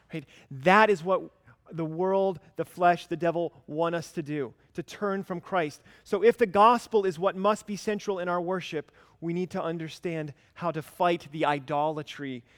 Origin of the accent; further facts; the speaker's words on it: Alabama, United States; As a middle school kid growing up in Alabama